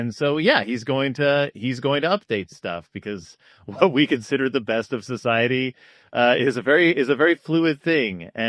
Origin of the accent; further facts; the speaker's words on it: the South, United States; Listen, I'm from the South. We were Wolf Brand chili people, not Hormel chili.